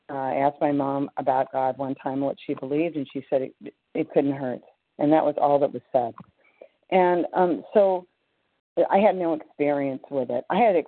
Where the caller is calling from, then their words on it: California, United States; I'm calling from Northern California.